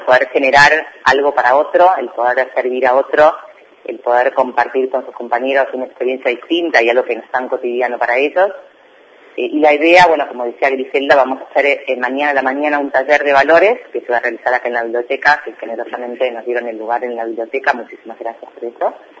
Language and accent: Spanish; Buenos Aires, Argentina; now in Bolívar, Argentina; Estudié en Buenos Aires, soy oriunda de Buenos Aires. Vivo en Bolívar hace un año y medio